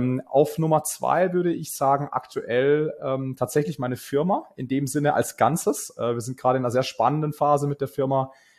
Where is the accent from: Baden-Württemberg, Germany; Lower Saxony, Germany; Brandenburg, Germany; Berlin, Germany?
Baden-Württemberg, Germany; Karlsruhe; born there; now in Munich, Germany